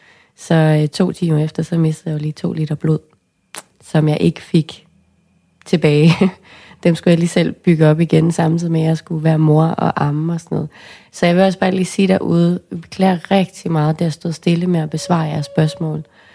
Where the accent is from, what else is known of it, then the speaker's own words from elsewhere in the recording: Risskov, Central Denmark Region, Denmark; Jeg kommer jo fra Risskov, hvor der er masser af hav og strand.